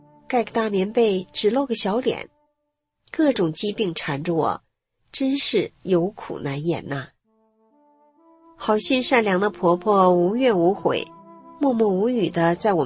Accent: Northeast China, China; born there; 1957年我出生在东北的农村，妈妈生我的那一年呢，我们家乡刚好发大水，我们家离水库不到2里路

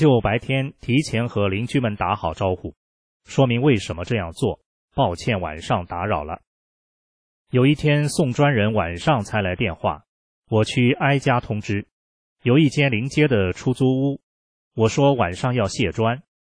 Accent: China; 我们中国人应该做中华儿女，不做马列子孙

